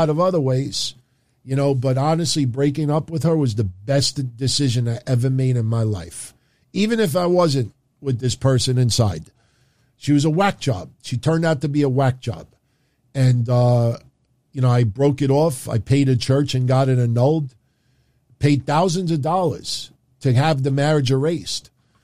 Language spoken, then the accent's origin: English; New York, United States; So, and I'm from New York. And Mr. Gotti lived a couple of blocks from here.